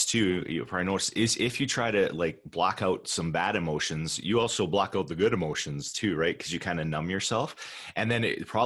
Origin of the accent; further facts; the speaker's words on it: Canada; as a Canadian going down to the States, a lot of times we have less ability to access funds